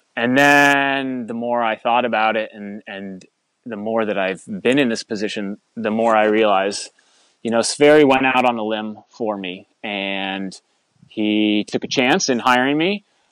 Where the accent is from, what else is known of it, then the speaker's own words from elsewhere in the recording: Putney, Vermont, United States; I grew up in Putney. I went to the Putney School for 2 years.